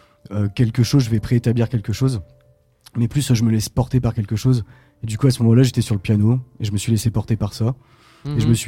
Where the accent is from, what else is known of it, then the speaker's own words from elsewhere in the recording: Reims, Grand Est, France; voilà, je suis de Reims